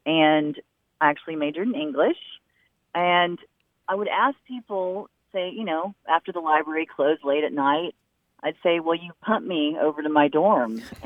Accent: Tulsa, Oklahoma, United States; I'm calling because I grew up here in Tulsa in a midtown, and four older brothers and I enjoyed riding bikes.

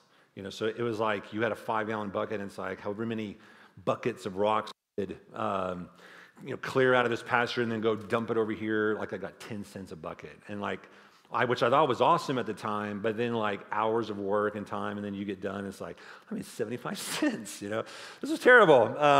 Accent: Texas, United States; So I was born and raised in the Texas Hill Country, so that's where I'm from. So I grew up loving all things ranches, horses, ranch life, all of that.

